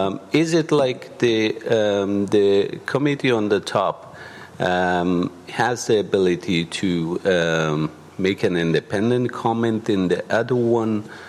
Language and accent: English; Afghanistan; I'm a fellow from Afghanistan.